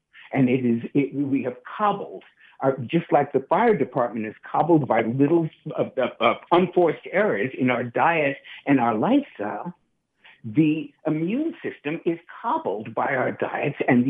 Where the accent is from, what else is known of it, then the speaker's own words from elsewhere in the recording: New York City, New York, United States; I see every fast food crappy restaurant that I grew up in New York City on foot.